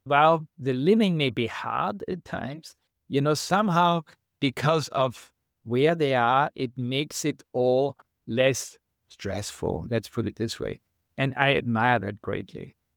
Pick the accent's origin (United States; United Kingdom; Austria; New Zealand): Austria; And I told them I was from Austria.